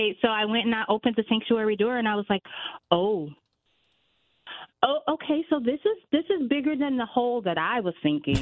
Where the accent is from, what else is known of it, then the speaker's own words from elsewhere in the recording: the South, United States; now in Connecticut, United States; you know, we're in Connecticut. It snows. I'm originally from the South.